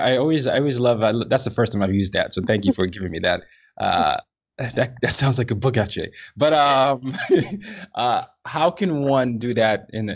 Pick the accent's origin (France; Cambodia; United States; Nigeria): Nigeria; I'm a Nigerian, so I definitely understand the level.